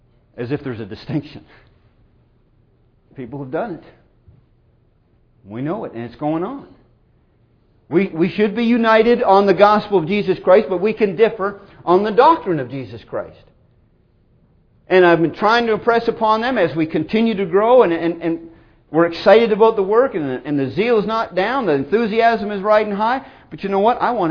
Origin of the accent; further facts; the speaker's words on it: Canada; I'm Canadian, folks, so correct me if I'm wrong later.